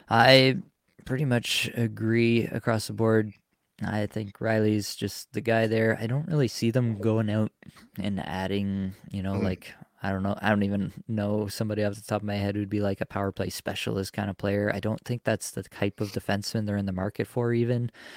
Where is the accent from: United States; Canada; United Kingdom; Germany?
Canada; Toronto, Ontario; last one here, coming to my hometown, Toronto Maple Leafs.